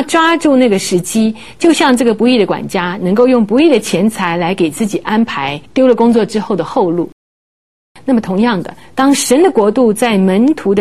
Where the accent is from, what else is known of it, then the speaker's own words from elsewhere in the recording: China; 马门就是财力的意思，有点像我们中国人的这个财神爷哈